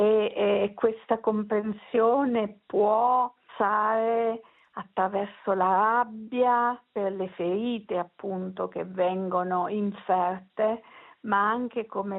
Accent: Abruzzo, Italy; Ecco, io non farò mai cartoline dall'Abruzzo

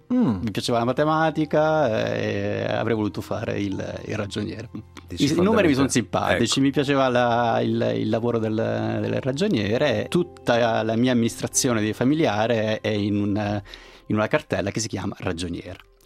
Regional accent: Sicily, Italy; moved away as an adult; also born or lived in Pavia; now in Geneva, Switzerland; vengo da lontano, vengo dalla Sicilia. Uh-huh. Da cui sono partito all'età di 18 anni per andare a studiare nel nord Italia e poi alla fine arrivare a Ginevra.

